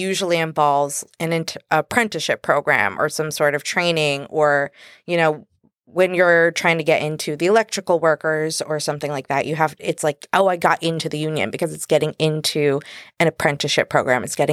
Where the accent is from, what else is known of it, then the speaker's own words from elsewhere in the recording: North Kingstown, Rhode Island, United States; also born or lived in Warwick; I've lived in the state most of my conscious life. I'm from North Kingstown and Warwick. I claim them both, I guess.